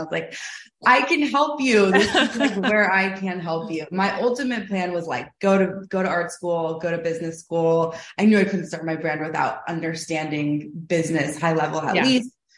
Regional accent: Steamboat Springs, Colorado, United States; So I grew up in Colorado, on a ski hill, basically in a small town called Steamboat Springs.

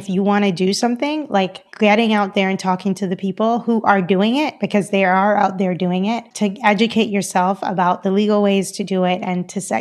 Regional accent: Cayman Islands; moved away as an adult; also born or lived in Georgia, United States / Boston, United States; So I am originally from the Cayman Islands. So I started off growing up in the Cayman Islands. I went to college in the South.

